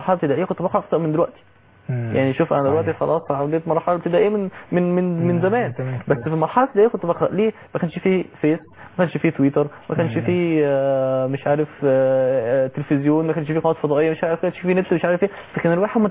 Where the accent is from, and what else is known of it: Egypt